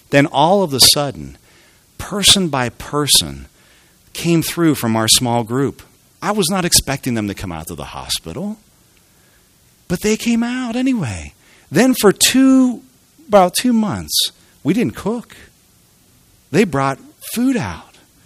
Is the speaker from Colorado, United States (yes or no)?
no; Pennsylvania, United States; moved away; I grew up in Western Pennsylvania here, and we did church a certain way.